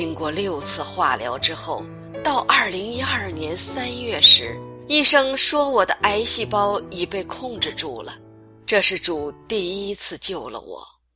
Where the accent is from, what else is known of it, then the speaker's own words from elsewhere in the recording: Fujian, China; moved away as an adult; now in Canada; 我来自中国福建省，2005年独自带着5岁的女儿在加拿大生活。